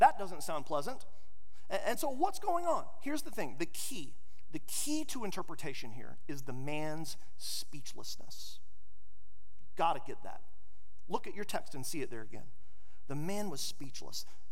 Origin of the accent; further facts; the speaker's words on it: Amarillo, Texas, United States; Growing up in the Panhandle in Amarillo, Texas, there's a famous restaurant. Really, there's only one famous restaurant in Amarillo.